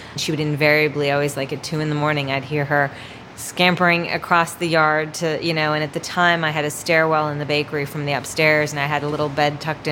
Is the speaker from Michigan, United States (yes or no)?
no; Miami, Florida, United States; I grew up in Miami, Florida in the 70s and 80s, and the 70s and 80s were sort of dramatically different in Miami